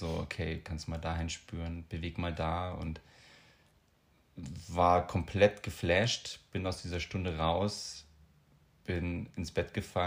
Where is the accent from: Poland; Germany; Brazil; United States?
Germany; Bavaria; ich komme ja ursprünglich aus Bayern, aus dem Allgäu